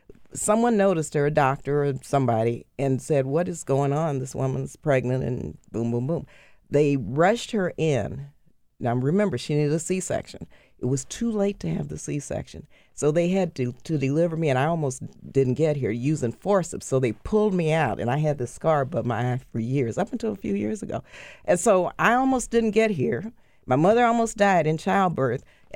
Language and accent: English; El Paso, Texas, United States; She wanted us to stay in El Paso